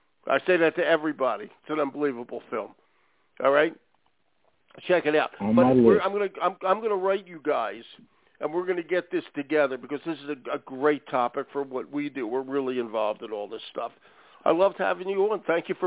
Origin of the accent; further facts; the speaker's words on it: Philadelphia, Pennsylvania, United States; Well, I'm from Philly, so I can tell you this.